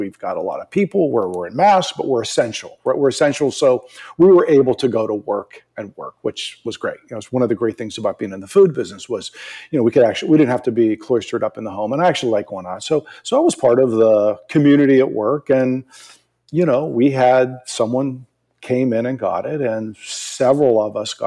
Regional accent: East Coast, United States; You know, I'm originally from the East Coast.

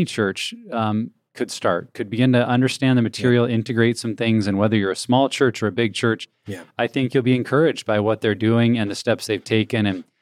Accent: Montana, United States; now in Portland, United States; A lot of our listeners may know that I grew up in Montana, so missing those wide open blue skies.

